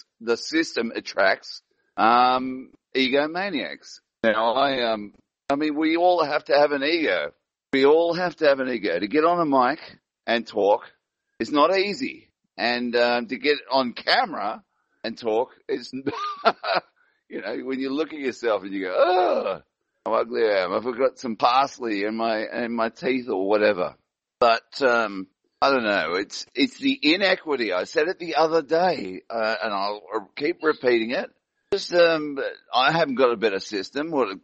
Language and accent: English; England, United Kingdom; but my I'm a bloody pom, as you well know, Ab.